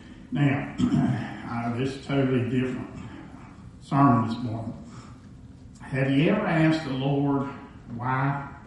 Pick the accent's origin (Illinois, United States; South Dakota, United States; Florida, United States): Florida, United States; accent: from all around the United States; also born or lived in Virginia / California; I was born in Virginia. When I was two, we moved to California. 8 years later, we moved to Florida, so I've been all over the place. So if you wonder where I get my accent from, it's from all around the United States, right?